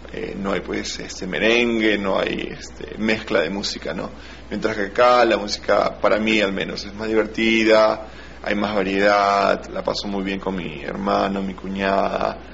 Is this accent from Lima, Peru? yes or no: yes; Lima, Peru; now in United Kingdom; yo crecí en Lima, donde hay mucha gente. Entonces, en Escocia hay mucho campo abierto y la ciudad donde yo vivo es pequeña.